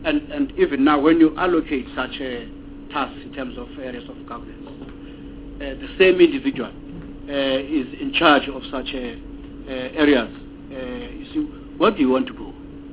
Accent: Alice, Eastern Cape, South Africa; I'm from Alice. There's no train there. Go train. I grew up knowing the train.

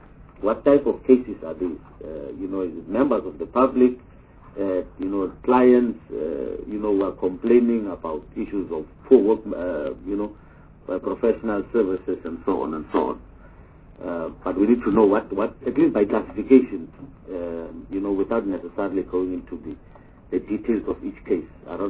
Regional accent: Northern Cape, South Africa; I hail from the Northern Cape.

